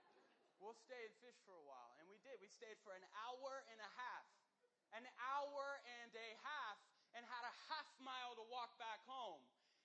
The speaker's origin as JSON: {"language": "English", "region": "the South", "country": "United States", "tie": "born or raised there", "said": "when I was a kid, I grew up in the South. I'm a Southern boy at heart."}